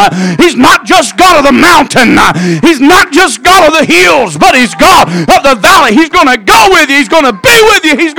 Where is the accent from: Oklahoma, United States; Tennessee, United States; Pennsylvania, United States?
Oklahoma, United States; now in Tulsa, United States; I moved from South Central Oklahoma up to Tulsa.